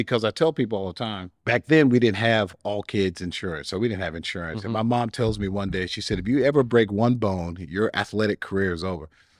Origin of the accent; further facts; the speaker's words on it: Bessemer, Alabama, United States; So, you know, I grew up in the Bessemer area, and, you know, court ordered integration.